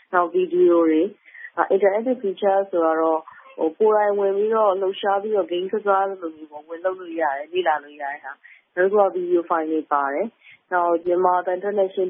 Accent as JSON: {"language": "Burmese", "town": "Yangon", "region": "Yangon Region", "country": "Myanmar", "tie": "born or raised there", "said": "ကျွန်တော်ဆိုရန်ကုန်မှာပဲမွေးရန်ကုန်မှာပဲကြီး"}